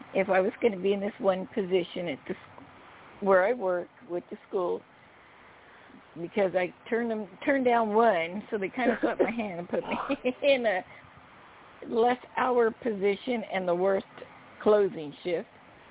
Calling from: California, United States; from California.

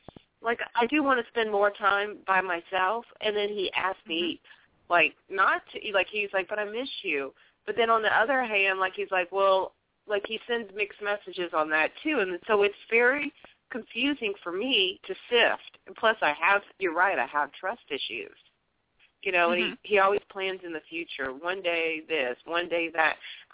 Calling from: Louisiana, United States; I'm calling from Louisiana.

